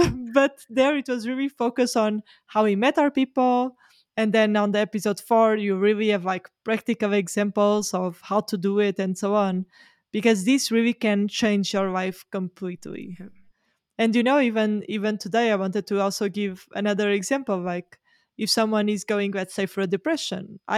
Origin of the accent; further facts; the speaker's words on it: Portugal; English is a second language; moved away as an adult; also born or lived in Edinburgh / Geneva; so I remember when I moved from Portugal to Edinburgh, it was really hard.